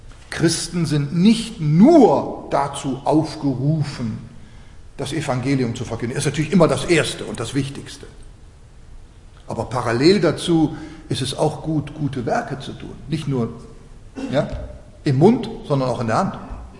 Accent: Switzerland; Na, ich bin ja Schweizer.

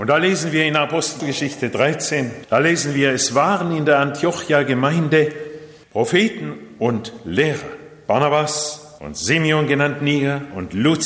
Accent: Japan; wir waren eine Missionarsfamilie, ich bin in Japan geboren und aufgewachsen

